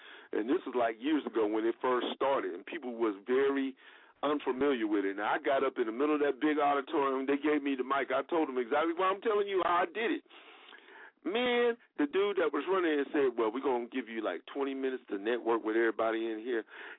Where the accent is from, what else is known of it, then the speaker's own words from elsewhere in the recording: Steubenville, Ohio, United States; I'm from Ohio, but I'm on the edge of Ohio in Steubenville, which is where West Virginia, Pennsylvania meet. And Pittsburgh is like 20 minutes away from me.